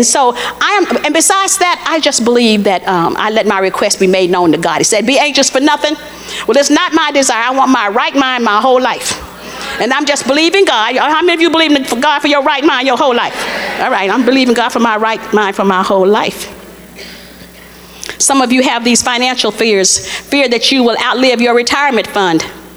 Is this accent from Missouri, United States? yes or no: no; Texas, United States; For instance, when I was growing up in Texas, it was not dark-skinned girls didn't get any advantages.